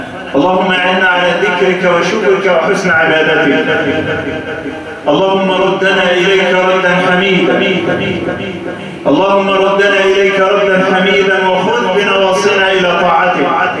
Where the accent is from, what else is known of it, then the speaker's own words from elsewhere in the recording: Mansoura, Dakahlia, Egypt; في بلادنا المنصورة يعني اللي هي محسوبة انها بلد فلاحين وبلد ناس عندها اصول